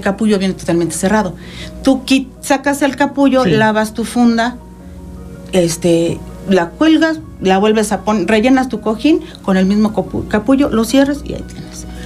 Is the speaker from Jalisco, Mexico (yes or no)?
no; State of Mexico, Mexico; now in Cuernavaca, Mexico; Nosotros venimos del Estado de México. Sí. Yo tengo ya 4 años viviendo aquí en Cuernavaca.